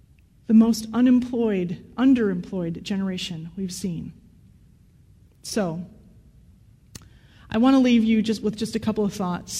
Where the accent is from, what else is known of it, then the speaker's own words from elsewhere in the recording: Madison, Wisconsin, United States; Chicago just sucked Oscar Mayer out of my hometown of Madison, Wisconsin.